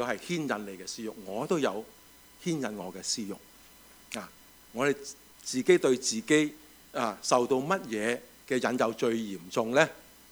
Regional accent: China; 我哋中国人就识得话一句神推鬼拱，系咪啊？

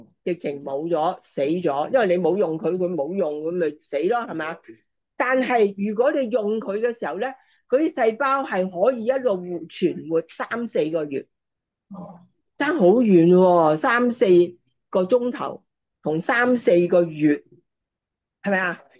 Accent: China; 即係我哋中國人即係講咁生鏽，即係唔好生鏽啊咁樣樣。

